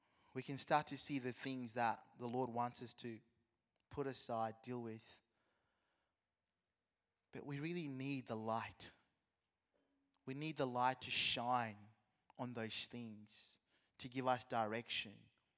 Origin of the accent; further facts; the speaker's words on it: Zimbabwe; I'm like, man, I'm from Zimbabwe. I respect my elders.